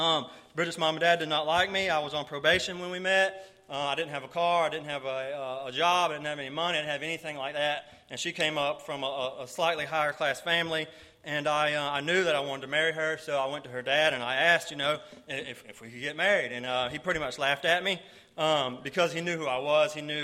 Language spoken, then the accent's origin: English; Georgia, United States; I'm used to talking slow because I'm from South Georgia.